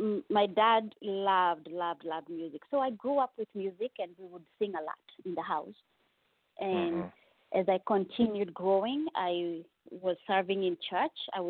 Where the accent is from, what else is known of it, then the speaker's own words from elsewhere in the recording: Nairobi, Kenya; now in United States; I grew up in Kenya, outskirts of Nairobi, the capital city, and we grew up in a Christian family, and we were what you would call middle class